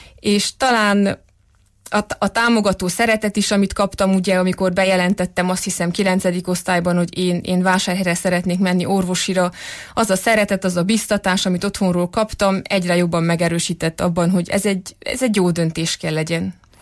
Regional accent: Brașov, Brașov County, Romania; now in Târgu Mureș, Romania; Én Brassóban nőttem fel, unitárius lelkész és magyar nyelv és irodalom tanárnő gyermekeként, egyke vagyok, nincsen testvérem

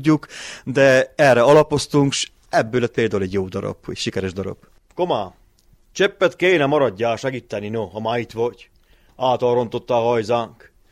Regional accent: Orotva, Harghita, Romania; A gyerekkoromot itt nőttem fel, itt éltem minden jót meg, rengeteg élmény, csak akkor fontosnak tartottam, hogy népszerűsíteni Orotvát, mert egy kicsi kihaló falu

